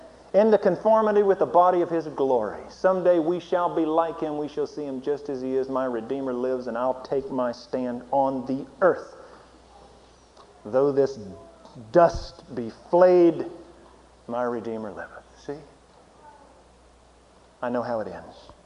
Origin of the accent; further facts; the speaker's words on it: Waco, Texas, United States; I'm from Waco, Texas. Love Baylor University. Grew up loving those Bears.